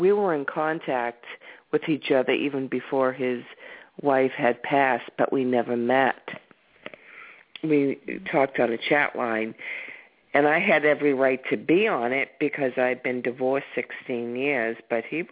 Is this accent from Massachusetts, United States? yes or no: yes; Massachusetts, United States; I'm from Massachusetts.